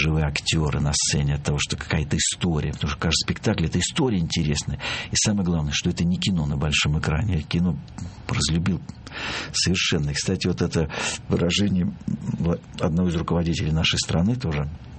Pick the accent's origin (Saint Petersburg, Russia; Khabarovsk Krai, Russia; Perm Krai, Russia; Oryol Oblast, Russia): Khabarovsk Krai, Russia; Khabarovsk; born there; now in Moscow, Russia; Сам я родился в Хабаровске, на Дальнем Востоке. Поэтому я хочу передать привет Дальнему Востоку. А жителям остальной страны хочу сказать, что мы, дальневосточники, тоже можем извлекать звуки.